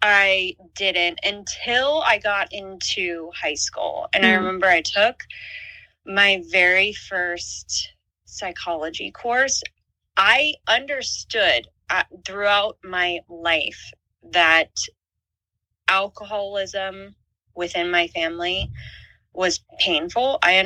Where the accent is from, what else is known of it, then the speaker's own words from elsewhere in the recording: West Virginia, United States; I grew up in West Virginia. I'm a 90s baby. I was born in the 80s, but grew up in the 90s.